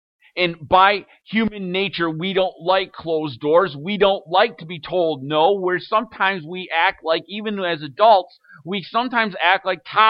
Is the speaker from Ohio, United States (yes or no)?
no; Byron Center, Michigan, United States; I would be a pastor living in Michigan, not too far away from my hometown of Byron Center